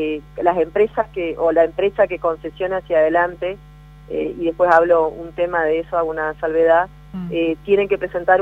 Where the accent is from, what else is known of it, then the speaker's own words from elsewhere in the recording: Chaco, Argentina; a uno como buen chaqueño y buen norteño le gusta un poquito más de calor